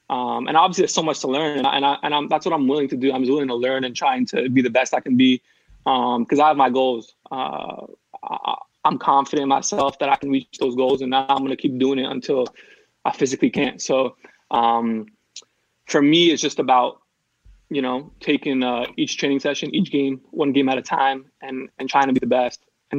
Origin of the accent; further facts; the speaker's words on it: New Jersey, United States; I think talking trash is kind of like instilled in me, like growing up in New Jersey, and like just it's just like I don't know. That's how we talk to each other.